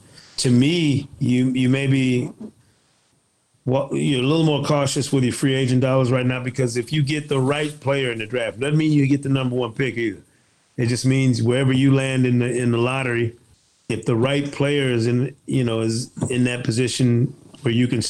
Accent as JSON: {"language": "English", "region": "Michigan", "country": "United States", "said": "I'm from Michigan, so my Ohio cousins who are Ohio State grads and everything, which is sickening to me, by the way."}